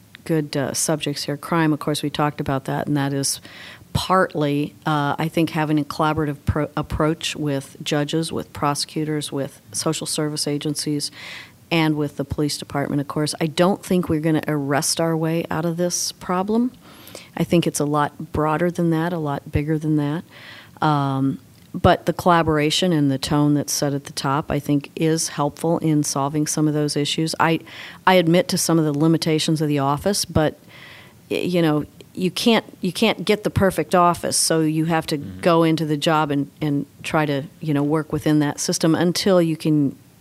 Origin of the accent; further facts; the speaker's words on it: Missouri, United States; also born or lived in Iowa / Fairfield, Illinois; I was born in Iowa. I lived in St. Joe, Missouri, then Fairfield, Illinois. Then I graduated from high school in Moberly, Missouri. Went to college in Kirksville.